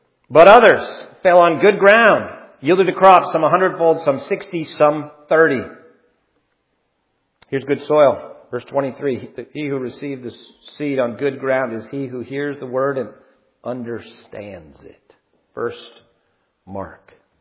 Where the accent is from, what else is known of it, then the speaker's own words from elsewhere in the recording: Ontario, Canada; Where I grew up in Ontario, Canada